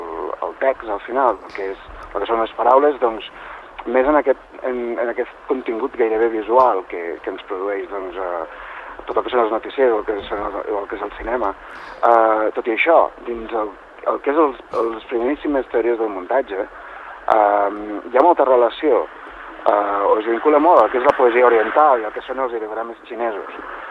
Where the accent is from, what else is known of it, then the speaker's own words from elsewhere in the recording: Lleida, Catalonia, Spain; also born or lived in Barcelona; sí que sóc molt de Lleida i el meu deix lingüístic, el meu accent em delata bastant, però al mateix temps la veritat és que he viscut professionalment, m'he desenvolupat molt a Barcelona i molta gent m'ubica molt a Barcelona.